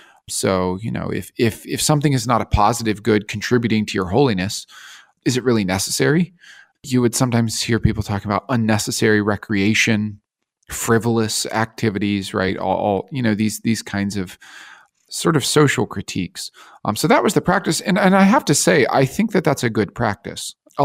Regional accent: Kentucky, United States; Yeah, I mean, so I'm from Kentucky, and my family growing up was Methodist, and that goes back quite a few generations.

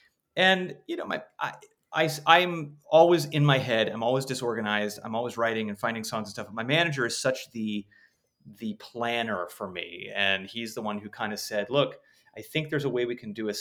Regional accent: Los Angeles, California, United States; I grew up in Los Angeles, but was not a showbiz kid.

